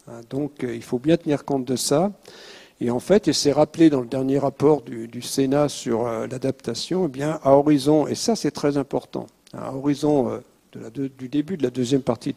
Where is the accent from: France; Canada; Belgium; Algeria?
France; Brittany; Alors moi, je suis breton